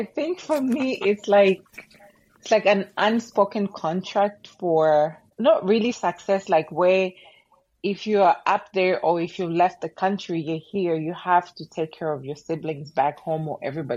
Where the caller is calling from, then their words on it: Baltimore, Maryland, United States; Hi, everyone. I am recording from Baltimore, Maryland.